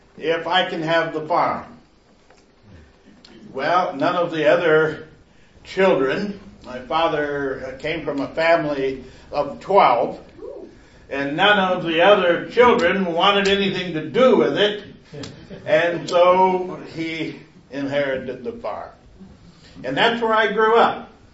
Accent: Michigan, United States; farm that I grew up on in Michigan had belonged to my grandmother.

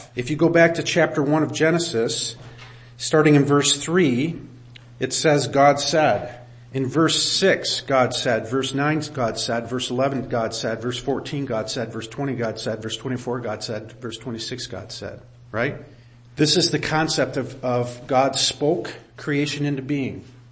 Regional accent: New York, United States; Now, I'm from New York, so I speak 20 times faster than Grand Rapidians.

